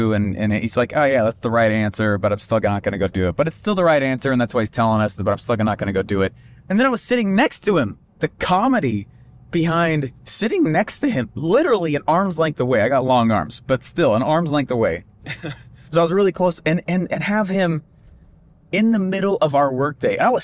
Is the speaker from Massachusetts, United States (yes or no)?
no; Denver, Colorado, United States; And I grew up in Denver.